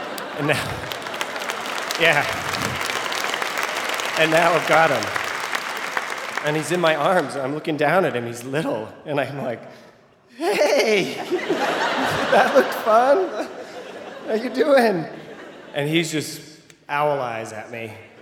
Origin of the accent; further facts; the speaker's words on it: Vermont, United States; So I am from Vermont, and I love living in Vermont. And in order to love living in Vermont, you really need to love winter.